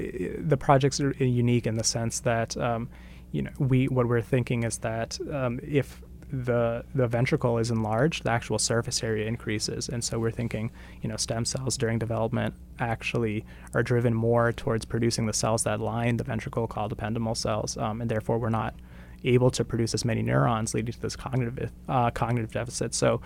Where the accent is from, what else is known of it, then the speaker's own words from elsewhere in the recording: North Andover, Massachusetts, United States; I'm from North Andover, Massachusetts, so out of state.